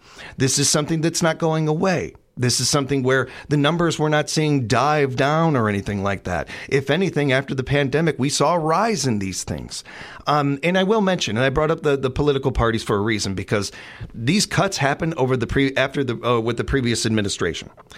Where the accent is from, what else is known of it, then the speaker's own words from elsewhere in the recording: United States; I am not a Democrat or a Republican. I'm an American, and I focus on what is best for our communities, what is best for our country.